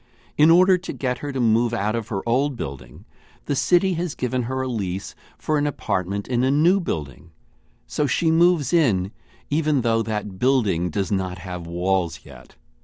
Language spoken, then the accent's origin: English; New York City, New York, United States; I grew up in New York City, but I didn't watch Car 54, Where Are You?